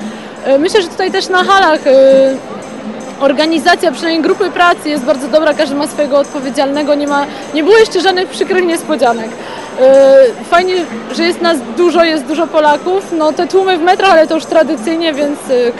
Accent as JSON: {"language": "Polish", "town": "Bolesławiec", "region": "Lower Silesian Voivodeship", "country": "Poland", "also_born_or_lived": "Wrocław", "lives_now": "Paris, France", "said": "jestem z Bolesławca, studiowałam we Wrocławiu, teraz pracuję w Paryżu."}